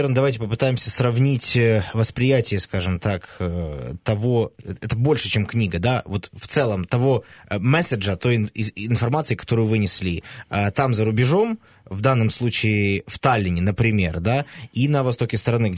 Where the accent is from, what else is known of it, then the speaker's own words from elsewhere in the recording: Zaporizhzhia, Zaporizhzhia Oblast, Ukraine; Я просто родом из Запорожья, да?